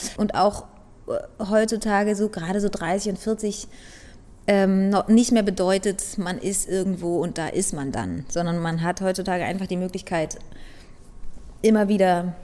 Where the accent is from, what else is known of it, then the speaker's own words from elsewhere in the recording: East Germany, Germany; Ich komme selber aus der DDR